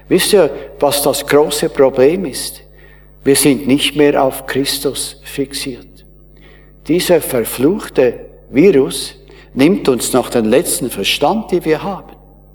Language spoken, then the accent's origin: German; Winterthur, Zurich, Switzerland; Bei uns in Winterthur